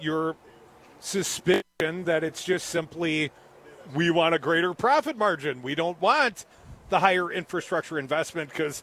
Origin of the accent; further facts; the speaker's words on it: Livonia, Michigan, United States; born there; I was born in Livonia, man. You know, it's in the blood.